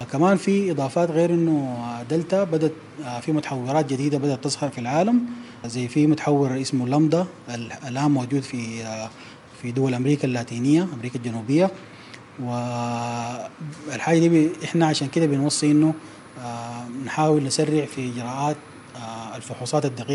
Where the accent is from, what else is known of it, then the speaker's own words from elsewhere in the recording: Sudan; إحنا عندنا في السودان هنا